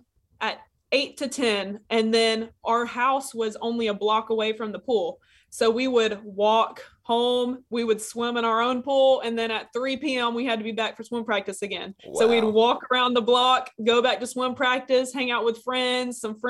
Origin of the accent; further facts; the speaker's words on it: Alabama, United States; I have three sisters, and growing up in Alabama